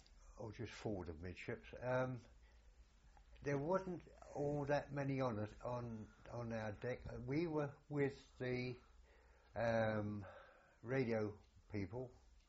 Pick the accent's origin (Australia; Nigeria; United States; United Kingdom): United Kingdom; South East England; Oh, we come from Surrey